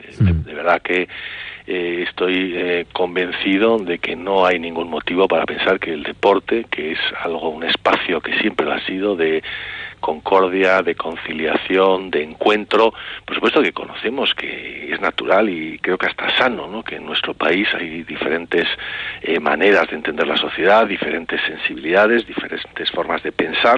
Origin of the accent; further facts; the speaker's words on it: Bilbao, Basque Country, Spain; Yo, que soy, como sabes, de Bilbao